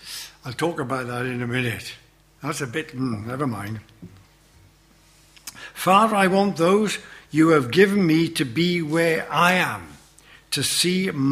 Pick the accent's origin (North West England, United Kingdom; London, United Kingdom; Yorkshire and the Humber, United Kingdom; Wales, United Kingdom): Wales, United Kingdom; when I was growing up in Wales